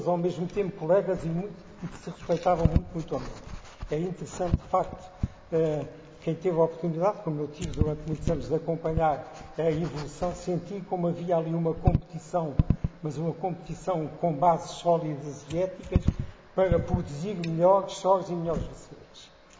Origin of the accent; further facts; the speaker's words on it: Setúbal, Portugal; accent: Setúbal; Eu, que sou o 6º, já não nasci em Setúbal. Mas, como diz a minha família, eu sou aquele que tem o R de Setúbal mais acentuado.